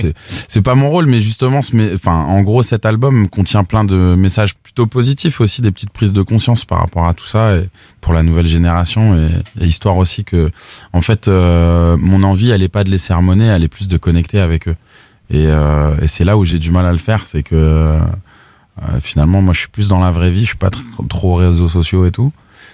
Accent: Tours, Centre-Val de Loire, France; born or raised there

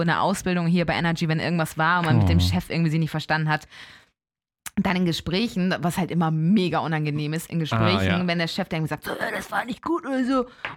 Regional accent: Elmshorn, Schleswig-Holstein, Germany; 3-mal so viel wie meiner Heimat, Elmshorn. Da wohnen ungefähr so 51.000.

